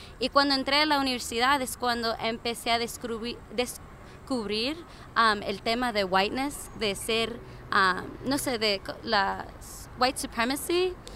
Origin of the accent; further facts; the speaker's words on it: Louisville, Kentucky, United States; also born or lived in California; Marcia, mi madre, se llama Marcia y yo nací en California, pero crecí aquí en Louisville, Kentucky y ahora soy una estudiante en la Universidad del Sur de California en Los Ángeles